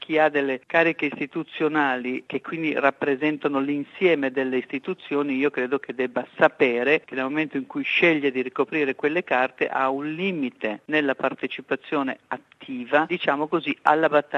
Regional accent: Milan, Lombardy, Italy; conoscendo io molto bene Milano perché è la mia città d'origine

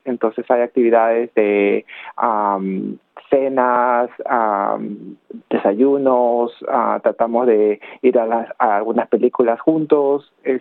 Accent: Peru; now in Australia; yo había nadado anteriormente en mi país de origen, en Perú, pero dejé de nadar competitivamente, y cuando vine aquí a Australia

